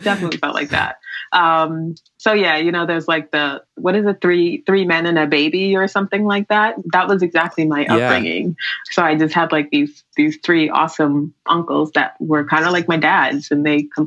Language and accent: English; Guyana; now in Brooklyn, United States; growing up in Guyana was incredible.